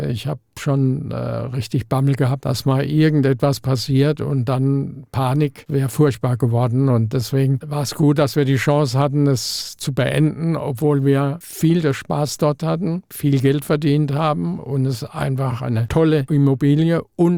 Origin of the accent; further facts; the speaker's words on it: Mannheim, Baden-Württemberg, Germany; ich komme aus Mannheim